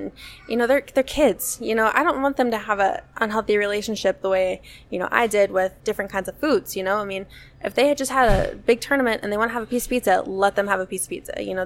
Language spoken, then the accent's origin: English; Cincinnati, Ohio, United States; Okay, so I'm from Cincinnati.